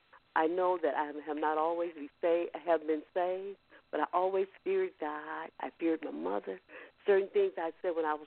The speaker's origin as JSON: {"language": "English", "region": "the South", "country": "United States", "moved": "yes", "said": "When I'm from the South, when I came to Chicago, I tried to go places, tried to do things"}